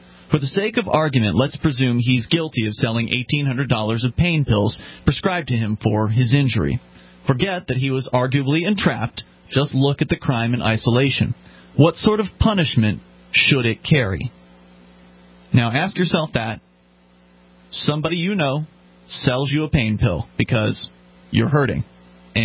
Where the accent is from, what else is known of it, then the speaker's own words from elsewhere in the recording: Sarasota, Florida, United States; I was born and raised in the Sarasota-Bradenton area